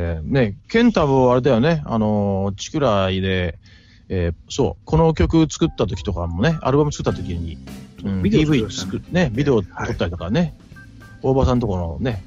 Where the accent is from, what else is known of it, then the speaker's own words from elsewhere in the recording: Chiba, Japan; 俺もね、千葉県生まれ、千葉県育ちでさ